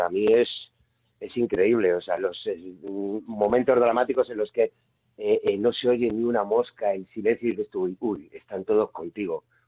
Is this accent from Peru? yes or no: no; Madrid, Community of Madrid, Spain; Pues mira, yo por ejemplo, que soy madrileño, que trabajo mucho sobre todo en mi ciudad